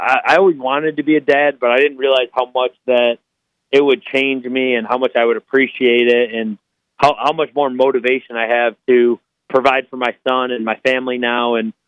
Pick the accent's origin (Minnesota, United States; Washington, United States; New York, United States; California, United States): New York, United States; now in Tampa, United States; I live in Tampa now, but I grew up in Western New York